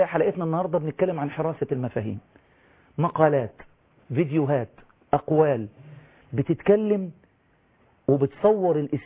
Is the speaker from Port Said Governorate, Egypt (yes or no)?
no; Kafr el-Sheikh, Kafr El Sheikh Governorate, Egypt; أنا من كفر الشيخ وأحد أعضاء الدعوة